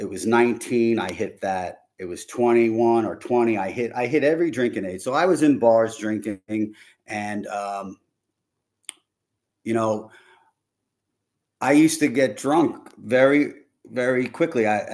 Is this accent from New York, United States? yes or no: yes; New York City, New York, United States; I was born in Brooklyn in a neighborhood where there were bars on every corner. And I grew up across the street from a schoolyard